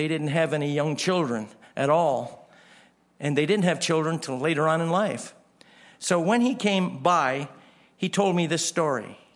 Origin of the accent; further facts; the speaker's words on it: Canada; How many of you know that I'm a Canadian?